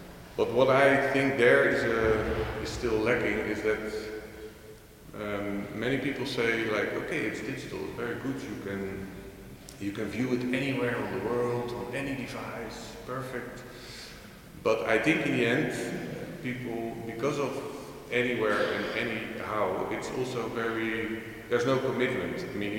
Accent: Netherlands; English is a second language; I'm from the Netherlands

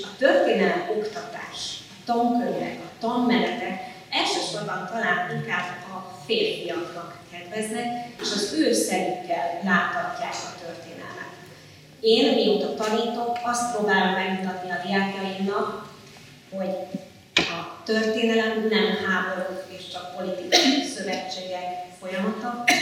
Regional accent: Komárom-Esztergom, Hungary; Én pont Fejér megye, Komárom Esztergom megye határáról, Gokorról származom.

